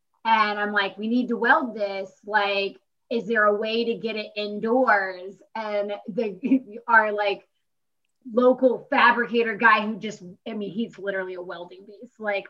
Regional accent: North Carolina, United States; I've been doing more relief work back home because I'm from North Carolina.

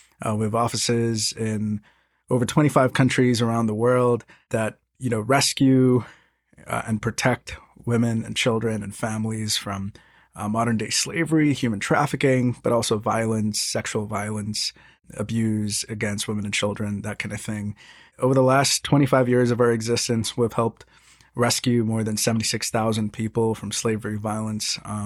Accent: Mumbai, Maharashtra, India; moved away as an adult; now in Atlanta, United States; So I was born and raised in Mumbai, India, spent the first 18 years of my life there. And then my family immigrated to Atlanta, Georgia, right after I finished high school. So I've spent most of my adult life in the U.S., most of it in Atlanta, some in D.C.

